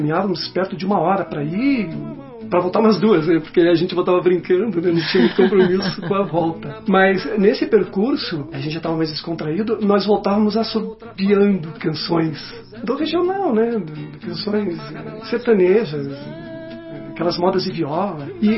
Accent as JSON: {"language": "Portuguese", "town": "Cerne", "region": "Paraná", "country": "Brazil", "tie": "born there", "said": "Cerne é um sítio, na verdade, a 38 quilômetros do centro de Curitiba. Era um distrito, um distrito de Campo Largo."}